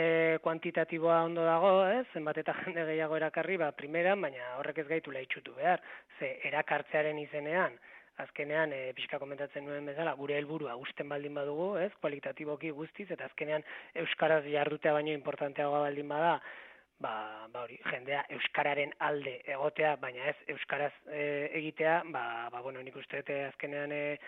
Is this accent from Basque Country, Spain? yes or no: yes; Irun, Basque Country, Spain; behintzat Irunen gure herrian eta baita ere